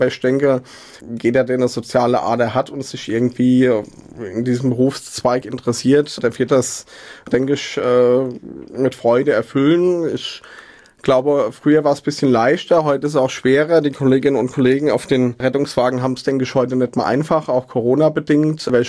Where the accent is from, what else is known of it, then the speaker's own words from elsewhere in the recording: Mainz, Rhineland-Palatinate, Germany; ich bin in Hechtsheim aufgewachsen, bin in Mainz geboren. Bin auch in Mainz-Hechtsheim zur Schule gegangen, zur Grundschule, dann dort auch auf die weiterführende Schule.